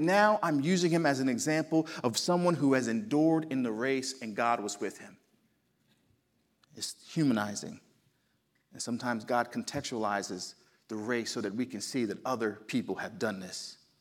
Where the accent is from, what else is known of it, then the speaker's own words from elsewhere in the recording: New Jersey, United States; also born or lived in Dallas; Now, I'm from New Jersey. I'm sure you probably picked it up in my accent. When I moved to Dallas, Texas, we lived there for 10 years.